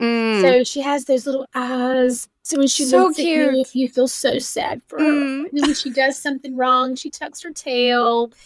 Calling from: High Point, North Carolina, United States; I am in High Point, North Carolina.

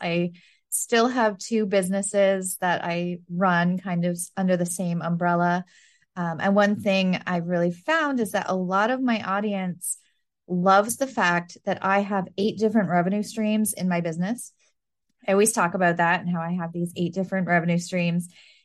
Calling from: Ontario, Canada; I am in Ontario, Canada, and right now it's almost 9 o'clock in the evening.

